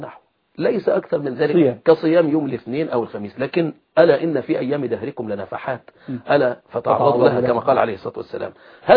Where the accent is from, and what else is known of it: Egypt